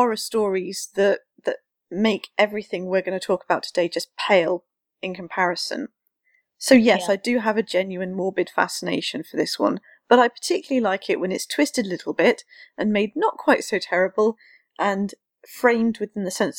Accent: United Kingdom; There are stories that have come out of the UK, and we're a little bit sort of like, oh, but we're the British and we don't do anything like that.

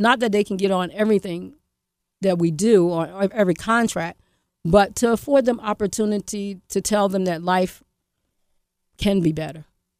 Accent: Newark, New Jersey, United States; I went in 1980 to get out of the situation I was in growing up in Newark, New Jersey.

